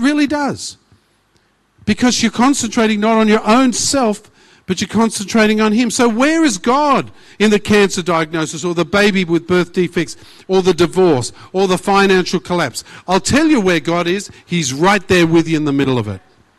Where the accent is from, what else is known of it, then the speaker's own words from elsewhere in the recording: Australia; I'm an Australian too, I can say that.